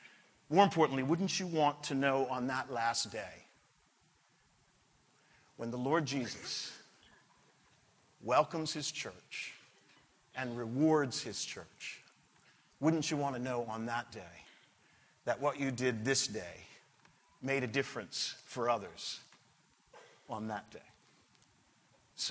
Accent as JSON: {"language": "English", "region": "England", "country": "United Kingdom", "said": "As an Englishman, that's what I think he is saying to us."}